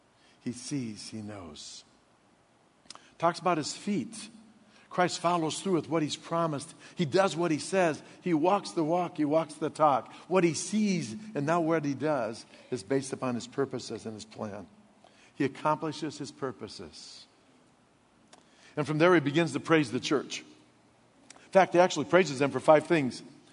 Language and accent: English; Illinois, United States; Where I grew up in Illinois, you had a hallway right beside your classroom where you put your boots or your coats if it was raining or snowing or whatever.